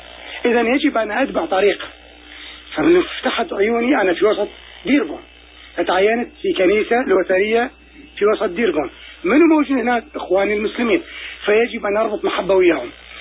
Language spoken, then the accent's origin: Arabic; Iraq; وخاصة الدول العربية، أمتنا العربية وبالأخص بلدي العراق العزيز في هذه الأيام الحرجة